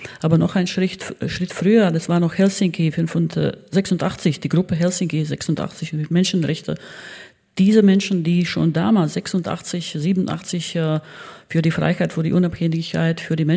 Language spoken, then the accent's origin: German; Valmiera, Vidzeme, Latvia; Aber ich komme nicht aus Riga, ich komme aus Valmiera, eine kleinere Stadt im Norden von Lettland